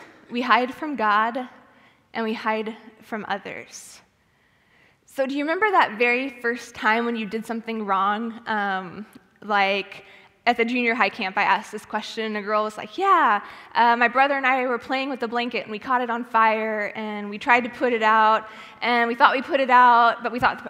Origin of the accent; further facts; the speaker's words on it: Texas, United States; a little background on me, I grew up in West Texas, so very desert. My closest friend was a 20-minute tractor drive away.